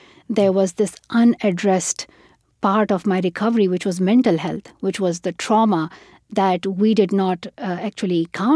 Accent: Pakistan; born or raised there

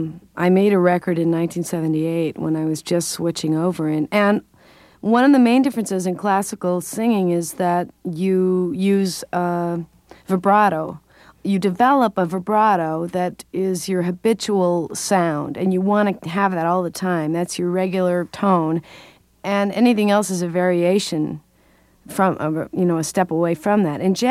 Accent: Pasadena, California, United States; also born or lived in Boston; I studied at New England, in New England Conservatory in Boston, after spending a few years in my hometown in Pasadena, California, studying privately.

